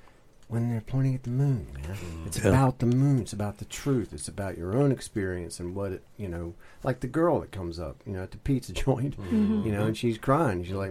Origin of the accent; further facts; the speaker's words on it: Southern United States, United States; But, you know, I am a Southern boy, and so I grew up in the Bible Belt, and so like any other Southern kid, I was, you know, filtered through Bible studies